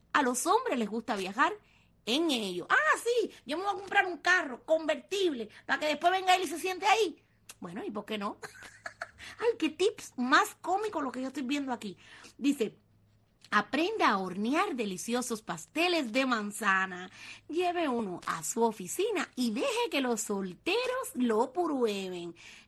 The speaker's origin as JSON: {"language": "Spanish", "country": "Cuba", "said": "Pero como buena cubana"}